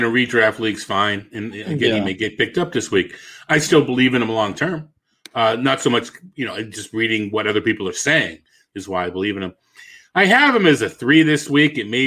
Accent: Boston, Massachusetts, United States; accent: Boston; Did I just turn to my Boston accent?

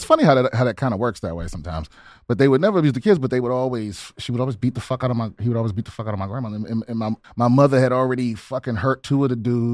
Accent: Washington, District of Columbia, United States; born there; I was born in Washington, D.C. Mm-hmm. And when I was like seven, went into foster care.

